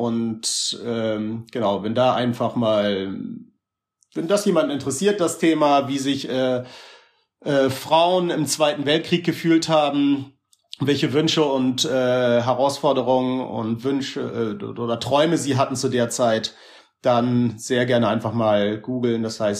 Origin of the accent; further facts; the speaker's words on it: Hamburg, Germany; Ich bin 90er Hip-Hop-Kind. Habe ich schon immer ich bin in Hamburg geboren und da groß geworden mit der ganzen … sowas groß geworden.